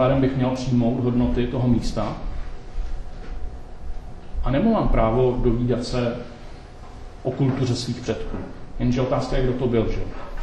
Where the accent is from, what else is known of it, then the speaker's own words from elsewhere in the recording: South Moravian Region, Czechia; Samozřejmě nejsem Čech, protože jsem se narodil na jižní Moravě, takže jsem Moravák.